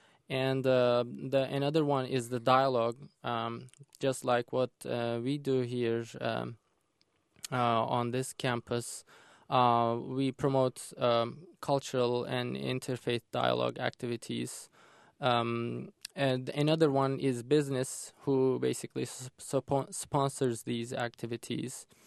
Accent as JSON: {"language": "English", "country": "Turkey", "said": "Maybe I should answer it since I'm from Turkey."}